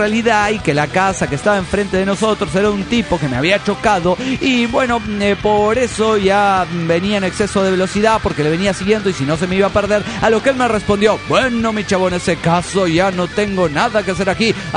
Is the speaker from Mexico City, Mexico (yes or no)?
yes; Mexico City, Mexico; del DF mexicano.